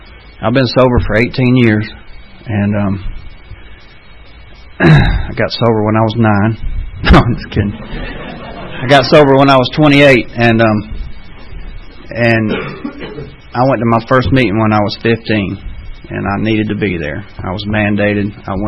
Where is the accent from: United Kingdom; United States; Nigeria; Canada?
United States; Decatur, Georgia; born there; The I was born in Decatur, and my dad worked at General Motors, and he was an old country boy from Gainesville that moved up here to work at General Motors